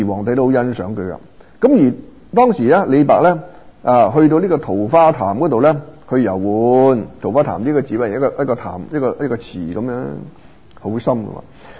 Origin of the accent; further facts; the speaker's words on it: Hong Kong; now in Vancouver, Canada; 所以我們移民，我們從香港移民到加拿大，來到溫哥華這個地方